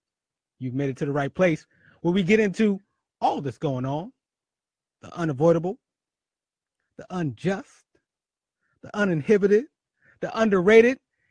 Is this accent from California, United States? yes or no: no; Philadelphia, Pennsylvania, United States; now in New York, United States; And I live in Harlem too, but shout out to my hometown, the 215, the city of brotherly love